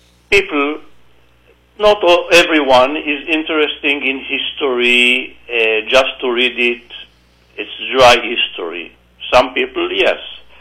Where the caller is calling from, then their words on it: Los Angeles, California, United States; And I'm talking now from Los Angeles.